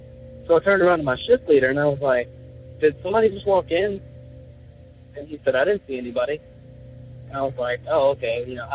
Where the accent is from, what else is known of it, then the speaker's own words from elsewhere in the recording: Alabama, United States; I'm from Alabama